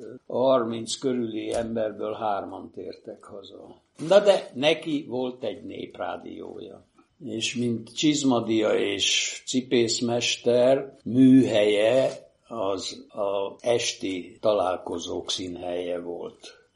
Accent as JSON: {"language": "Hungarian", "town": "Monok", "region": "Borsod-Abaúj-Zemplén", "country": "Hungary", "tie": "born or raised there", "said": "56-ban én 8,5 éves suhanc gyerek vagyok. A faluban ez Monok, a szülőhelyem."}